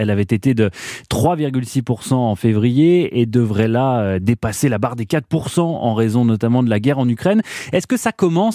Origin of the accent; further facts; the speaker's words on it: France; chez nous en France